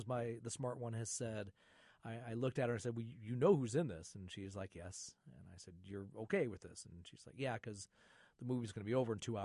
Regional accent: Flint, Michigan, United States; And I told them both I was from Flint.

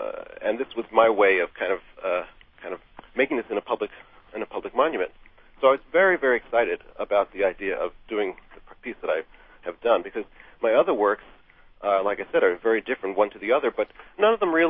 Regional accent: New York City, New York, United States; I'm from New York City, there's certain things you take for granted

